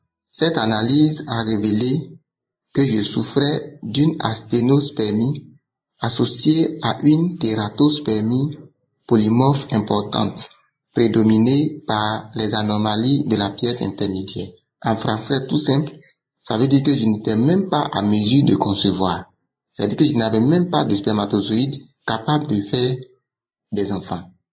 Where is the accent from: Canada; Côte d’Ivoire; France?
Côte d’Ivoire; Je suis Ivoirien vivant en Côte d'Ivoire.